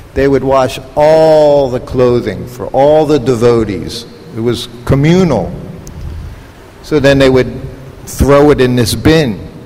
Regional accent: Philadelphia, Pennsylvania, United States; I was from Philadelphia. They were from Brooklyn, New York.

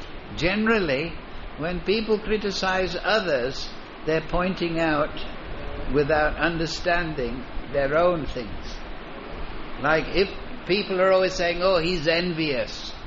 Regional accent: Bihar, India; English is a second language; I'm from Bihar, I used to be a follower of Lalu Prasad and I had a lati stick and everything.

